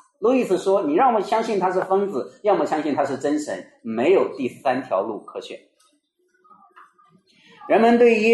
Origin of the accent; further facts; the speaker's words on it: China; 可能我们中国人看不出来这七个我是有多少旧约的根据和典故